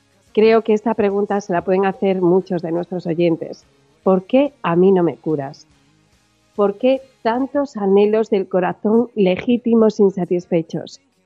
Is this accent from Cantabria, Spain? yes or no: no; Ferrol, Galicia, Spain; os animo a que el año que viene vengáis a las de mi tierra, a las de la Semana Santa Ferrolana.